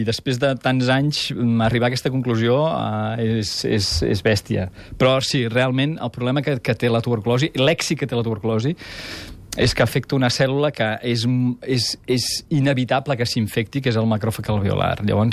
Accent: Manresa, Catalonia, Spain; Jo soc manresà, eh?

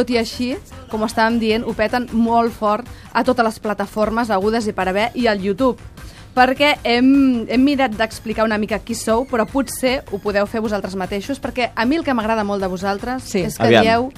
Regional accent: Montcada, Catalonia, Spain; som catalans, de Montcada

